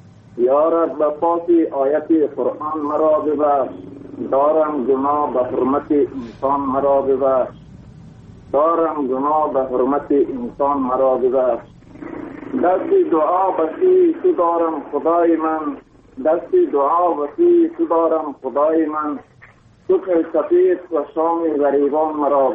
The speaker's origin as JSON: {"language": "Persian", "region": "Baghlan", "country": "Afghanistan", "said": "بساز خودم از بغلان هستم، وظیفه این در پکتیکا هست."}